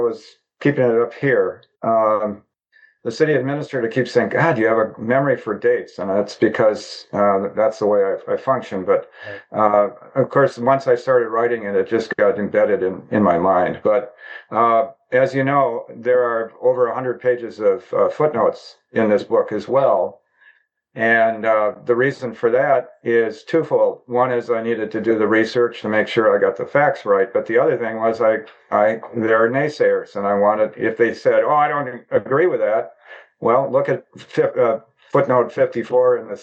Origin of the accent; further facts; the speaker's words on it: Wisconsin, United States; Wisconsin. So literally everything that was important and happening in America that year was happening in my hometown of about 49 to 50,000 people.